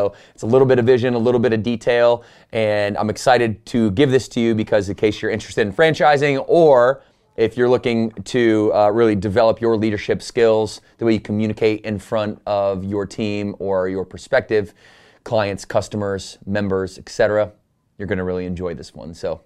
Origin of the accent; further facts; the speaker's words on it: Battle Creek, Michigan, United States; we grew up in Battle Creek, Michigan.